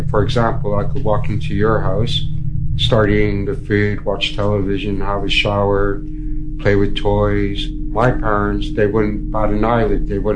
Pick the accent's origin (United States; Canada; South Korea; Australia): Canada; first language Algonquin; English is a second language; A residential school is where they strip us of our language. My first language is Algonquin